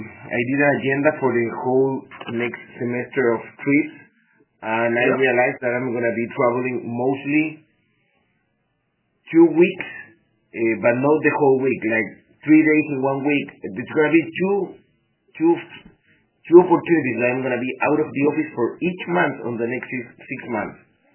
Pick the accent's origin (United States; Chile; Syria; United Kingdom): Chile; English is a second language; Chile is I was born and raised in Chile, but it was not the country where I did mainly business.